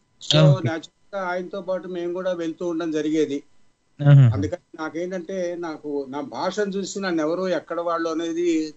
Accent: Kakinada, Andhra Pradesh, India; born there; కాకినాడలో పుట్టానండి. ఈస్ట్ గోదావరి జిల్లా ఉంది కాకినాడ అని.

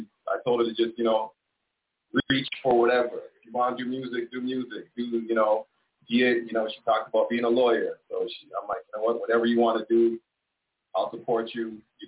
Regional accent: Toronto, Ontario, Canada; born there; I was born here, but my parents were born in Jamaica, so.

